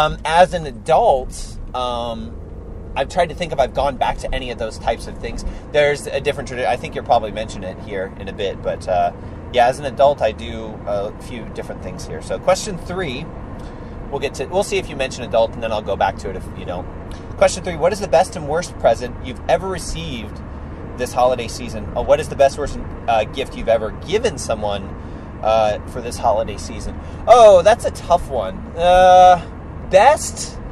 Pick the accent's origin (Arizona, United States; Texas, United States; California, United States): Texas, United States; Okay, so I grew up in Texas, which, again, doesn't get traditionally cold.